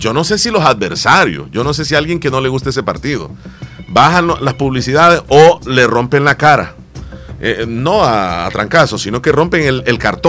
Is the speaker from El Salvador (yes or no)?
yes; El Salvador; Sí, somos salvadoreños